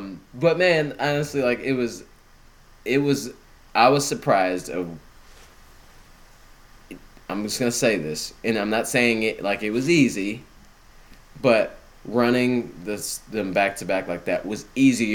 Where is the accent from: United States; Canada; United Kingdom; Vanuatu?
United States; being like an American that doesn't know Japanese, fumbling through like, you know, stores